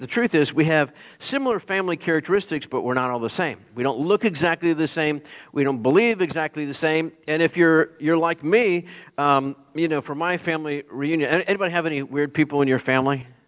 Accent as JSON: {"language": "English", "town": "Pittsburgh", "region": "Pennsylvania", "country": "United States", "tie": "born or raised there", "said": "I grew up in the Pittsburgh area, and we were all Steelers fans."}